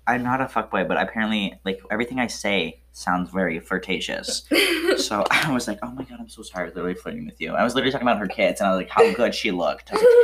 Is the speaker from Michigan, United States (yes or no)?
yes; Traverse City, Michigan, United States; Growing up in Traverse City